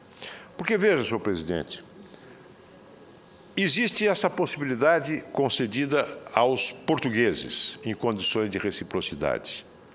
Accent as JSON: {"language": "Portuguese", "town": "São José do Rio Preto", "region": "São Paulo", "country": "Brazil", "tie": "born or raised there", "said": "na minha cidade natal, São José do Rio Preto"}